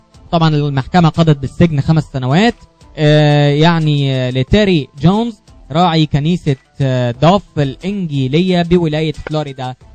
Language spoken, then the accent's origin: Arabic; Egypt; لان في الاول وفي الاخر احنا كلنا مصريين